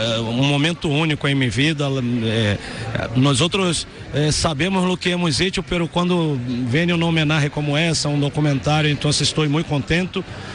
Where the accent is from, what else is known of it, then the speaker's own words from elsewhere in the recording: Brazil; Uno que no soy español, uno que viene de Brasil